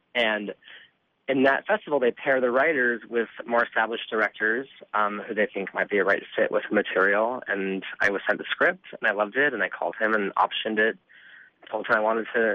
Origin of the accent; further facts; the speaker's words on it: Los Angeles, California, United States; I was raised in Los Angeles, but I'm one of those Americans who's never done the cross-country trip, with my parents.